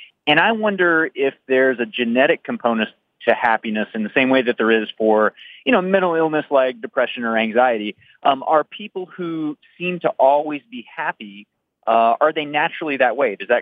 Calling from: Lafayette, Colorado, United States; Calling from Lafayette, Colorado.

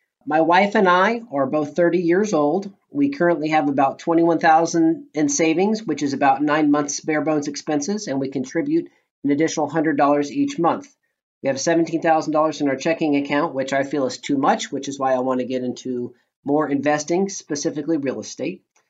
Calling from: Kansas City, United States; from Kansas City.

